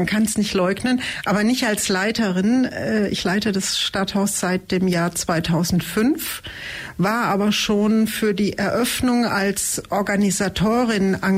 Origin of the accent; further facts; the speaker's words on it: Bingen am Rhein, Rhineland-Palatinate, Germany; ich bin gebürtige Bingenerin. Ich komme aus dem Tal der Lorelei, deswegen hängt mein Herz auch immer noch einen Ticken mehr am Rhein als an der Donau.